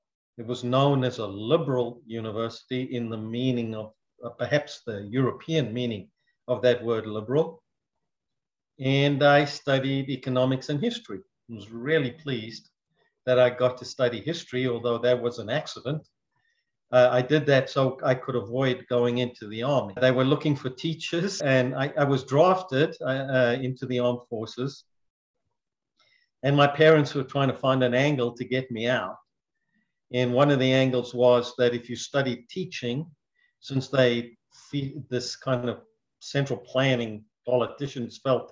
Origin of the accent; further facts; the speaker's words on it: Johannesburg, Gauteng, South Africa; born there; Okay, well, I was born in 1948 in Johannesburg, South Africa.